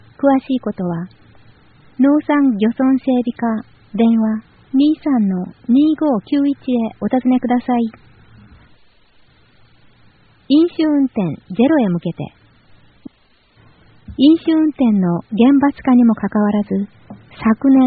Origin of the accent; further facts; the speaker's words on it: Dalian, Liaoning, China; Japanese is a second language; moved away as an adult; now in Japan; 今回は私のふるさと大連のイベントを紹介します。